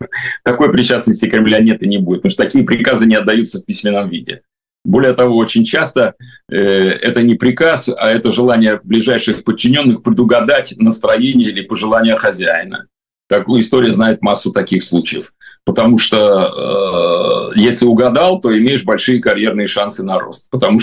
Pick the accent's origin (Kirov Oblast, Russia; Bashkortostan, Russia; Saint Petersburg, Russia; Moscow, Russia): Saint Petersburg, Russia; я вроде питерский, и все думал, что я так хорошо знаю свой город.